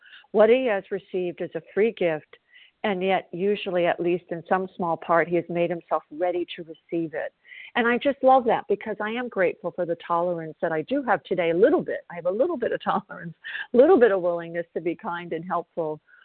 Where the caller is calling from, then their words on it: South Carolina, United States; I'm a recovered compulsive overeater. I'm calling from South Carolina